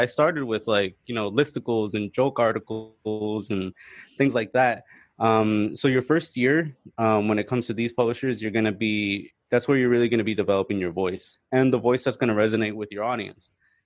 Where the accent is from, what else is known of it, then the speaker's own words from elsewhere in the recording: New Jersey, United States; also born or lived in Managua, Nicaragua; Well, I'm from New Jersey. But I was born in Managua, Nicaragua. I'm actually a U.S. immigrant. I earned my citizenship through my military service.